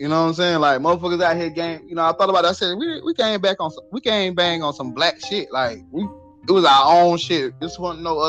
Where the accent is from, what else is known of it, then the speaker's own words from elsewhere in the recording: United States; You know, we might say, you know, I'm from Washington, but I think about Cross Creek having more black shit on that side.